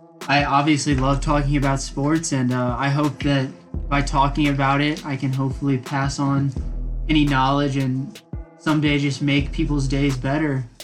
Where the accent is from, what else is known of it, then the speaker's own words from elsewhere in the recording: St. Louis, Missouri, United States; I'm from St. Louis, Missouri.